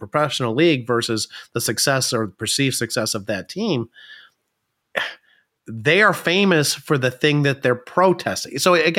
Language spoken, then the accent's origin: English; Atlanta, Georgia, United States; We come from the Atlanta region where it has been sort of unique in terms of the Atlanta United bringing in, you know, 50,000 plus audiences on a regular basis